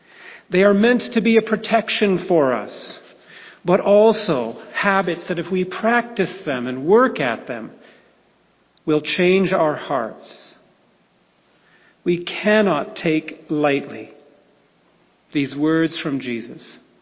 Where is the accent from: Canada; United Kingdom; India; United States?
Canada; Toronto, Ontario; born there; I was born in Toronto.